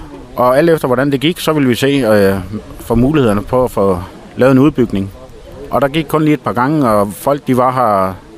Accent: Copenhagen, Capital Region of Denmark, Denmark; now in Frederikshavn, Denmark; faktisk er jeg oprindeligt københavner, men har boet heroppe i 12 år nu.

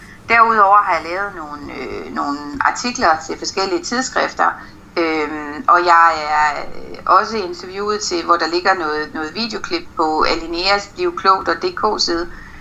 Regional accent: Frederikshavn, North Denmark Region, Denmark; jeg er selv født og opvokset i Frederikshavn. Jeg har gået på Frederikshavn Gymnasium.

